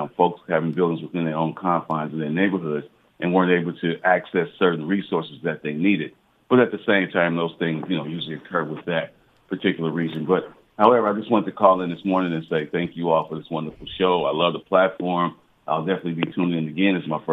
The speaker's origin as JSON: {"language": "English", "town": "Richmond", "region": "California", "country": "United States", "tie": "born or raised there", "said": "I grew up in Richmond, California, along with Mr. Farr."}